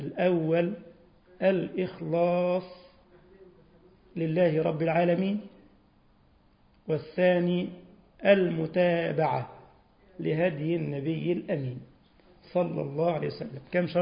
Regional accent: Giza, Giza Governorate, Egypt; وأنا من الجيزة وبركب بقى مستعجل

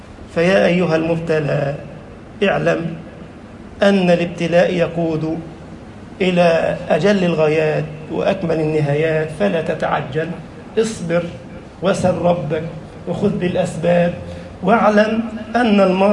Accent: Egypt; اللهم اجعل بلدنا مصر أمنا أمانا، سخاء رخاء، وسائر بلاد المسلمين.

